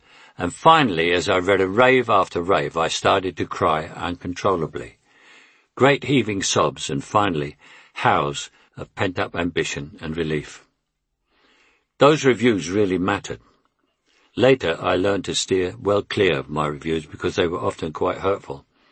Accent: London, United Kingdom; accent: Cockney; another thing that does still get me a little is the critics' obsession with my accent. If I'm playing a Cockney, the complaint is that I'm always playing the same part, always playing myself

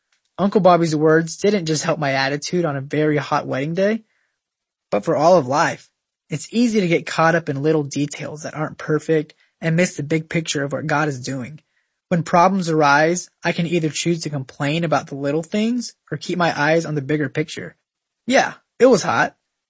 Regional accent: Alabama, United States; I grew up in South Alabama where it gets really hot and humid in the summer.

